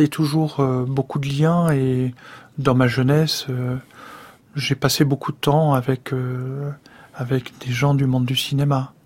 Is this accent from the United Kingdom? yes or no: no; Paris, Île-de-France, France; also born or lived in Neuilly-sur-Seine; J'ai grandi à Paris. Je suis né à Neuilly parce qu'en fait, j'ai une mère américaine et qu'à Neuilly, il y a un hôpital américain.